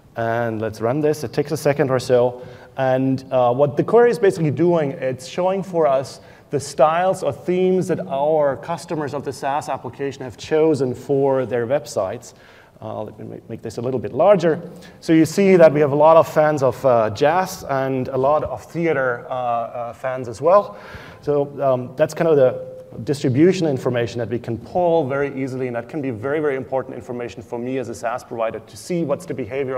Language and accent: English; Germany; English is a second language; I'm from Germany